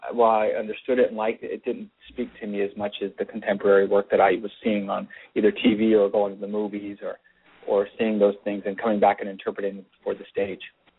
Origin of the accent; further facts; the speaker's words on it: California, United States; also born or lived in El Centro, California; Although I was born in El Centro, California, I was raised in the Valley of Sacramento. So the Central California was our playground.